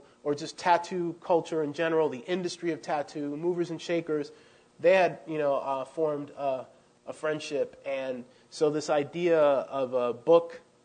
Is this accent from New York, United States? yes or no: yes; Queens, New York, United States; also born or lived in Silver Spring, Maryland; I grew up in Queens, New York for many years, relocating at a very young age from Silver Spring, Maryland to Astoria, Queens.